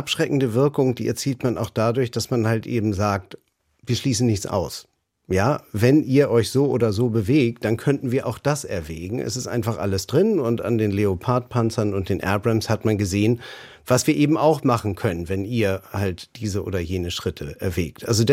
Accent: Germany; wenn ich sage, ich bin Deutscher

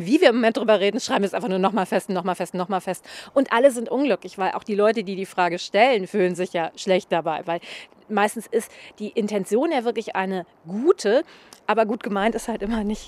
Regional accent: Düsseldorf, North Rhine-Westphalia, Germany; ich hätte niemals sagen können, ah, ich komme aus Oberbilk. Inzwischen kann ich

